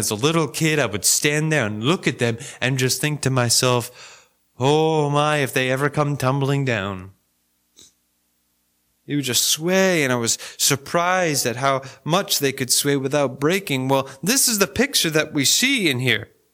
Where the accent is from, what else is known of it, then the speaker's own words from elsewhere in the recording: Rhode Island, United States; Where I grew up in Rhode Island as a kid, there was this patch of woods next to our property that was owned by family